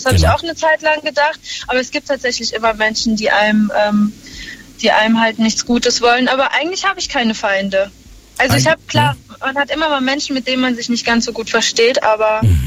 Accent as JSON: {"language": "German", "country": "Russia", "said": "Ich bin Russin."}